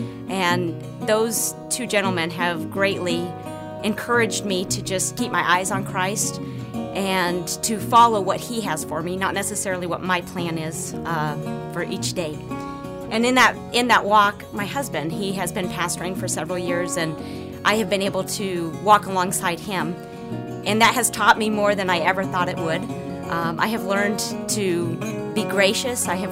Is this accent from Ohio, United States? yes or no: yes; Cincinnati, Ohio, United States; from Cincinnati, Ohio